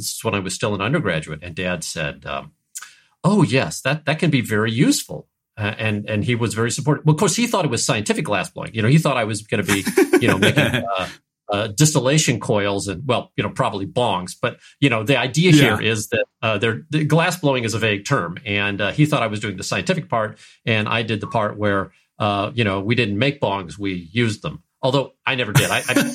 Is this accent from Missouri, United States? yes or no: yes; St. Louis, Missouri, United States; But I grew up in St. Louis, Missouri, and my folks were just fantastic.